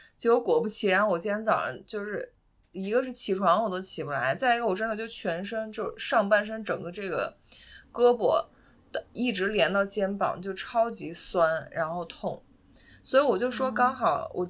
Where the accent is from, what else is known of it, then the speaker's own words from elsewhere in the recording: China; 然后其实我们中国人可能不太了解，其实素食分两种